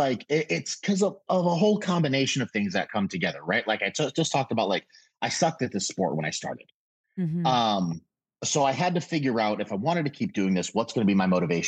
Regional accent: Connecticut, United States; also born or lived in Brooklyn, New York; Then moved to Connecticut when I was about 6 or 7 years old.

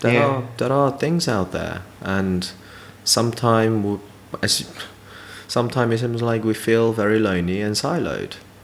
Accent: United Kingdom; I mean, we are fairly British about things.

